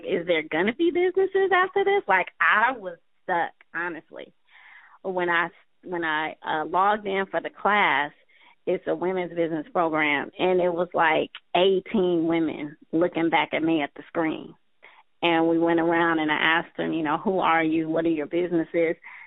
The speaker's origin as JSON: {"language": "English", "town": "San Francisco", "region": "California", "country": "United States", "tie": "born or raised there", "said": "growing up in San Francisco, I actually lived in Lakeview until I was 11. Then we moved to Fillmore, where I grew up, and then I've been working in the Bayview for like the last 20 years."}